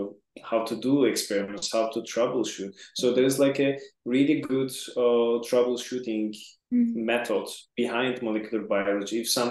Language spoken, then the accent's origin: English; Turkey; English is a second language; moved away as an adult; now in Switzerland; So I am originally from Turkey.